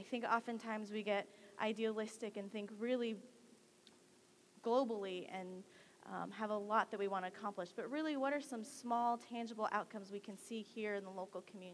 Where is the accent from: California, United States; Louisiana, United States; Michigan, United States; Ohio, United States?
California, United States; born there; I was born in the Central Valley of California to refugee Vietnamese parents.